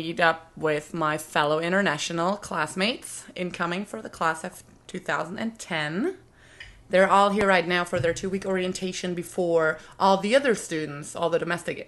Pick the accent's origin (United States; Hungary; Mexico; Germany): Germany; like I said, I'm from Germany.